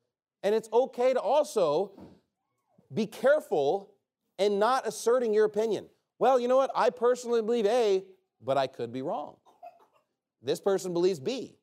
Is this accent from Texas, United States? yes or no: yes; Texas, United States; because I'm a Texan and I love brisket.